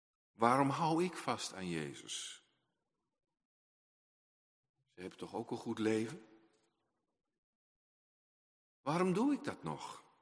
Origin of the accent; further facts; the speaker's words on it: Groningen, Netherlands; Ik ben een Groninger